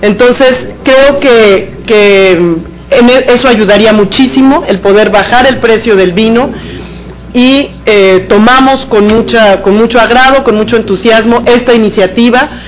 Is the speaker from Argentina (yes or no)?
no; Mexico; tenemos como mexicanas, como mexicanos, pocos asideros de identidad nacional.